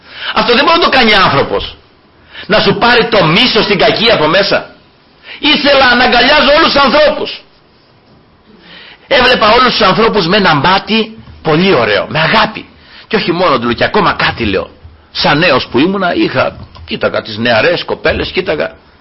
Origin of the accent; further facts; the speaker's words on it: Greece; είμαι Έλληνας και αγαπάω την πατρίδα μου, αλλά ο Χριστός με έμαθε να αγαπάω όλους τους ανθρώπους.